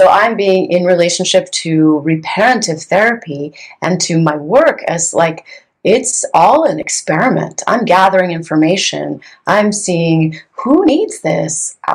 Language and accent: English; California, United States; also born or lived in New York; I am from California. Sorry.